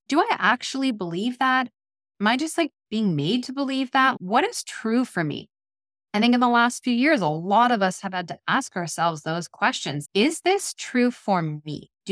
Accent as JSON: {"language": "English", "region": "Ontario", "country": "Canada", "lives_now": "British Columbia, Canada", "said": "We're from Ontario in Canada. We live in BC"}